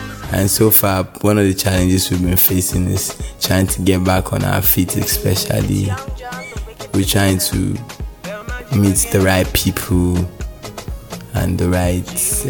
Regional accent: Northern Nigeria, Nigeria; also born or lived in Ebonyi State; I'm from Ebonyi State in Nigeria. And I was born and raised in the North

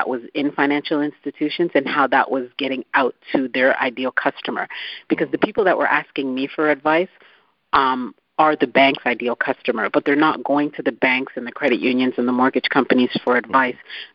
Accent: Canada; now in United States; I'm originally from Canada, so the majority of my career was in Canada

